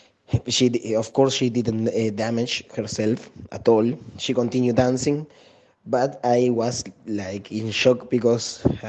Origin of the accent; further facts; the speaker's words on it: Buenos Aires, Argentina; I am 27 years old. I am from Argentina, Buenos Aires.